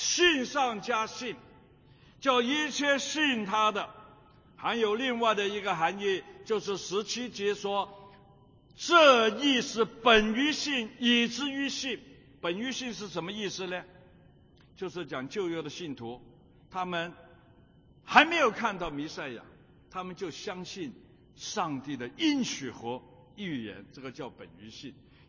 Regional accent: Hong Kong; 因为那个时候在香港是在难民区成长的

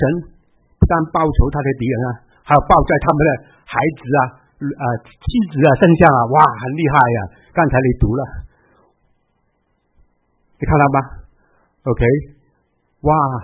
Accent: Hong Kong; 我本来是香港人，在粤语教会里面服侍的

